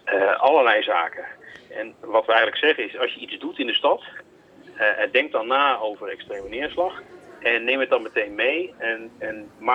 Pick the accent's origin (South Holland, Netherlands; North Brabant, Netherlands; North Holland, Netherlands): North Holland, Netherlands; Amsterdam; dan is natuurlijk wel de organisatie waar je het eerst naar kijkt, is Waternet als Amsterdammer.